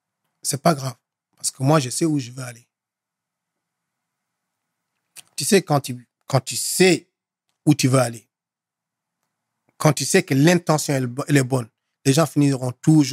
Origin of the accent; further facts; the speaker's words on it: Senegal; Je parle du Sénégal parce que c'est de là d'où je viens.